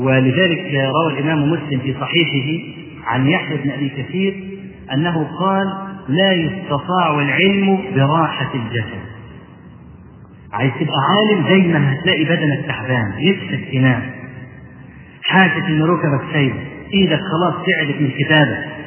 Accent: Egypt; عندنا في مصر

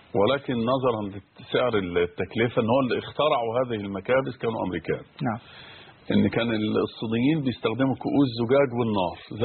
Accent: Egypt; عشان لما نرجع الى بلادنا مصر

